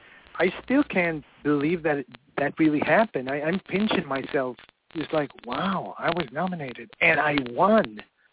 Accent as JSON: {"language": "English", "country": "Sweden", "said": "I mean, I'm from Sweden, and I'm on your show in the United States."}